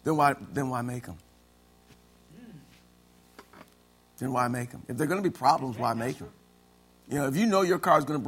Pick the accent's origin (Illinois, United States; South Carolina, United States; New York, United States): Illinois, United States; By nature, I'm from Illinois. I'm a Chicago fan.